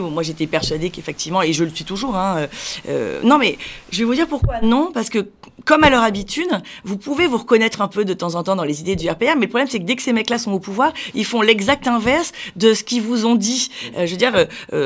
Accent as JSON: {"language": "French", "country": "France", "said": "tout ce qui fait que nous sommes français"}